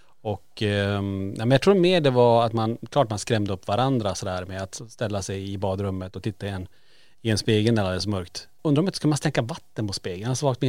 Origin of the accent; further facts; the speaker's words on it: Kiruna, Norrbotten County, Sweden; det var ju en central punkt i Kiruna, en som låg på Lombolområdet där vi är uppvuxna.